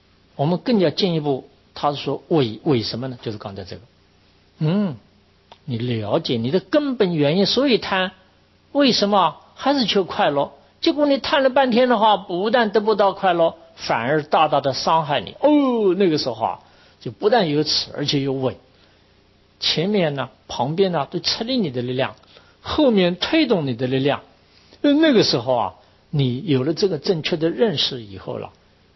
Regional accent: China; 那我们中国人说耻啊

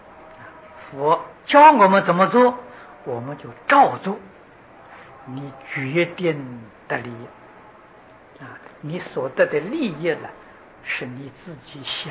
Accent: China; 我们中国人讲善恶，印度人不说善恶，叫黑白

